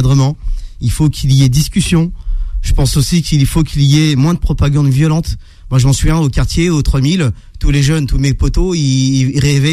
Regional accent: Aulnay-sous-Bois, Île-de-France, France; Là d'où je viens, j'ai grandi dans la cité des 3000 à Aulnay-sous-Bois

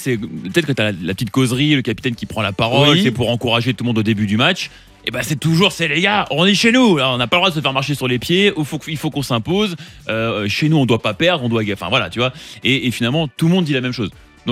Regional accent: Île-de-France, France; also born or lived in Cagnes-sur-Mer; De région parisienne. Okay. Et avec un petit détour par la région de Nice, Cagnes-sur-Mer.

